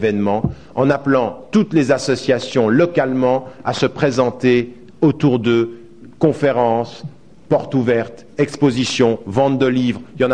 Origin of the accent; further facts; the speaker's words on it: France; Je suis français et au nom de ma conscience et de ma nationalité, je vais dénoncer toutes les dictatures.